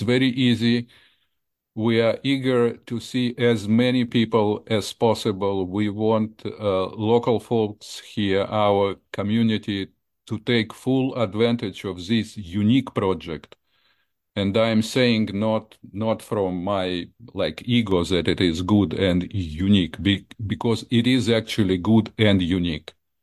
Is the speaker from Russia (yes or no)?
yes; Russia; English is a second language; now in United States; I was born and trained in Russia, which is now not the nicest place to be. And I left Russia at 1987 and lived happily ever after for 37 years here in the United States.